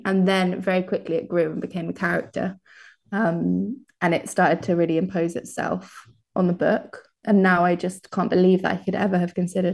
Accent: Brighton, South East England, United Kingdom; But because I'm from Brighton, it's okay. But yeah, it's such a specific place. And I think because it's on the coast, seasons there feel very intense.

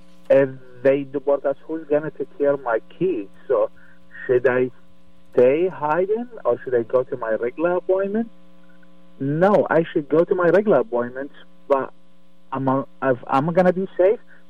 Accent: Yemen; English is a second language; because I'm in TBS from Yemen. We cannot go back to Yemen because the war is going on over there.

